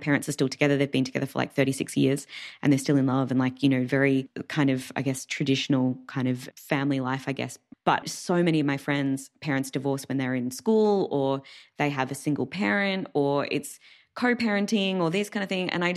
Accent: Australia; So a friend of mine from my hometown back in Australia

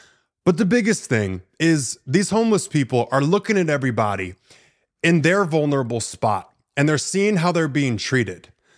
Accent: Florida, United States; I grew up in Florida. I've been through the hurricanes.

